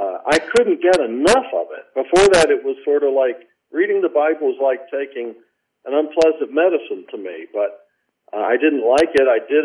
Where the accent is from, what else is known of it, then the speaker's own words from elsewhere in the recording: Chicago, Illinois, United States; born there; So I was born in Chicago, and my mother was Polish Roman Catholic, raised in South Chicago.